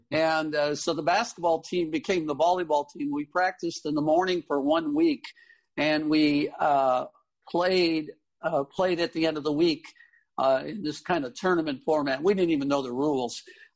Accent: Utica, New York, United States; moved away as an adult; I was born in Utica, New York. It's part of the Mohawk Valley and the base of the Adirondack Mountains in New York.

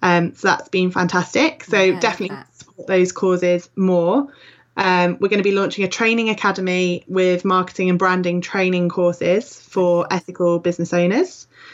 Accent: Yorkshire and the Humber, United Kingdom; Yorkshire tea. I'm a Yorkshire lass.

